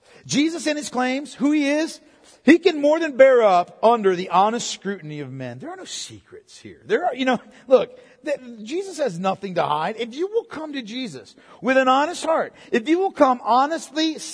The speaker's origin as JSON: {"language": "English", "town": "Canton", "country": "United States", "tie": "born or raised there", "said": "When I was growing up, my hometown, Canton, our rival town was Troy."}